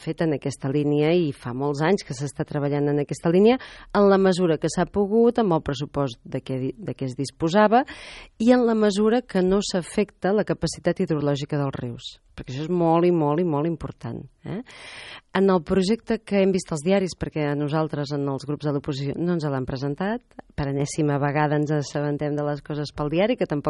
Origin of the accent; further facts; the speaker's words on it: Girona, Catalonia, Spain; pels que som gironins de tota la vida recordem perfectament el que eren